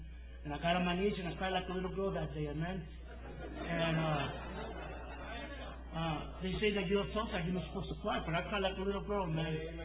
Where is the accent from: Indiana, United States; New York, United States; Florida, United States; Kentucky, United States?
New York, United States